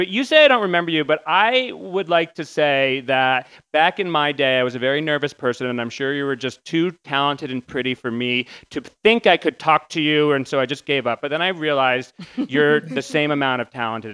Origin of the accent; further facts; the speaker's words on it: New England, United States; I'm from New England.